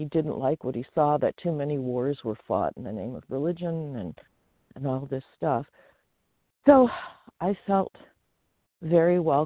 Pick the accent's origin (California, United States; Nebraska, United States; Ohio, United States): California, United States; I'm from the Sierra foothills in Northern California.